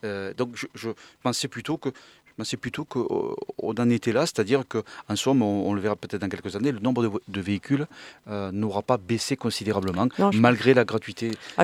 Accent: Montpellier, Occitanie, France; Je suis montpelliérain

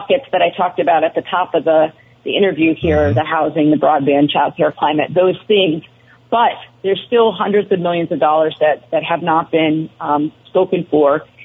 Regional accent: Brattleboro, Vermont, United States; my hometown is Brattleboro

